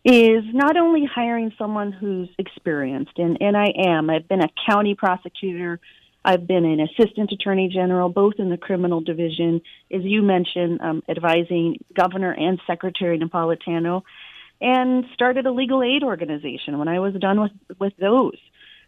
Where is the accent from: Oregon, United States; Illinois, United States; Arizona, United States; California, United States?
Arizona, United States; Phoenix; So I'm an Arizonan, I'm a mom, I'm an attorney, and a longtime public servant. I am from Phoenix, but my roots are really from southern Arizona.